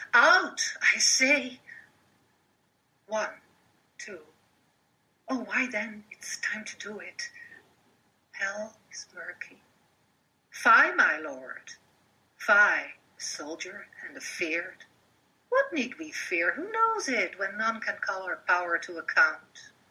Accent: Netherlands; accent: Dutch; Well, that's it with my thick Dutch accent.

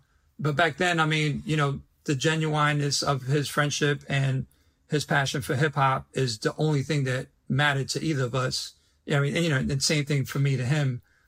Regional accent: New York City, New York, United States; I was born in Douglas Projects, but where I grew up, Westgate, it wasn't Projects.

